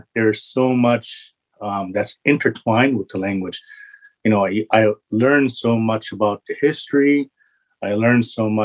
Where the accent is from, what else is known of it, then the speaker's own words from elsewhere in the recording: Eskasoni, Nova Scotia, Canada; English is a second language; And English is my second language, you know